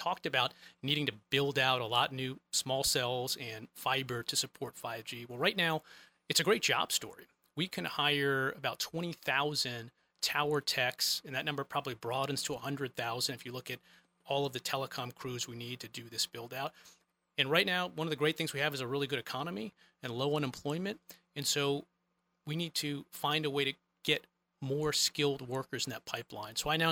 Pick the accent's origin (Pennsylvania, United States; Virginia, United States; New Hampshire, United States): Virginia, United States; So I grew up in Virginia. I grew up a Redskins fan.